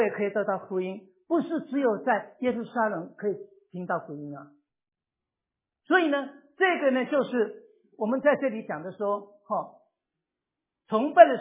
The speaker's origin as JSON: {"language": "Chinese", "country": "China", "said": "你知道我们中国人总是要自己做老板嘛哈"}